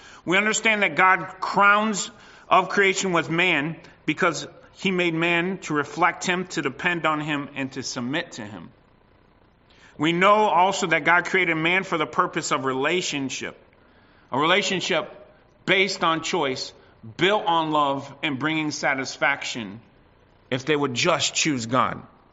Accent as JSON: {"language": "English", "region": "Illinois", "country": "United States", "tie": "born or raised there", "said": "we grew up near Chicago, and my father took us to a museum of science and industry"}